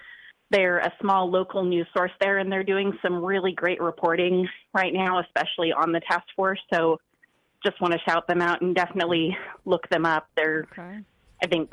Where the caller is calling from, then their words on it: Fayetteville, Arkansas, United States; also born or lived in Memphis, United States; Yeah, well, today I am in Fayetteville, Arkansas, but I actually lived in Memphis, Tennessee for several years and have a lot of friends there.